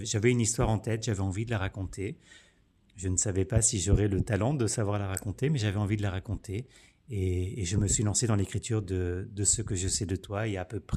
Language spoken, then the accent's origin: French; Quebec, Canada; born there; also born or lived in France; au Québec, où je suis né, puis en France, où j'ai vécu à peu près la moitié de ma vie.